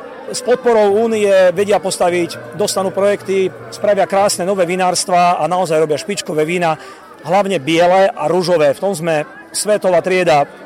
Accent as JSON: {"language": "Slovak", "town": "Mýtna", "region": "Banská Bystrica Region", "country": "Slovakia", "said": "Pochádzam z regiónu Novohrad, to je mesto Lučenec a okres Lučenec a dedinka Mýtna."}